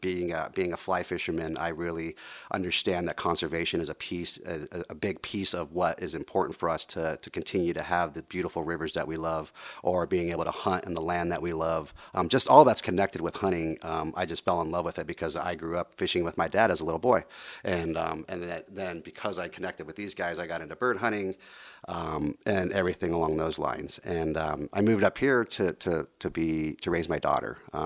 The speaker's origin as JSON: {"language": "English", "town": "Denver", "region": "Colorado", "country": "United States", "tie": "born there", "lives_now": "Sandpoint, United States", "said": "I was born in Denver, Colorado. I've been a resident of Sandpoint, Idaho since 2017."}